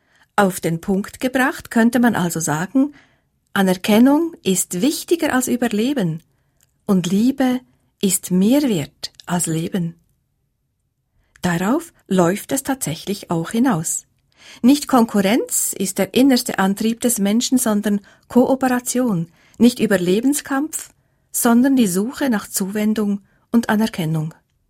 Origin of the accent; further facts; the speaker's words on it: Adelboden, Bern, Switzerland; Ist es Adelboden? Da bin ich aufgewachsen. Und doch spürte ich schon als Kind, dass ich keine waschechte Adelbodnerin war.